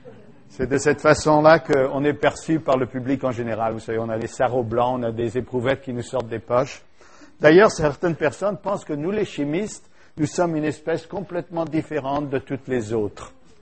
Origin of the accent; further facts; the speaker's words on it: France; Je viens de France